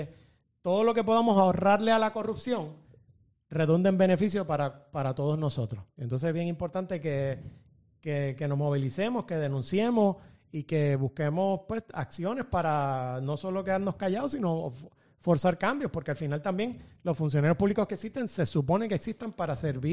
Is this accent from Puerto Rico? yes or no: yes; Puerto Rico; yo soy abogado puertorriqueño, yo estudié en la Universidad de Puerto Rico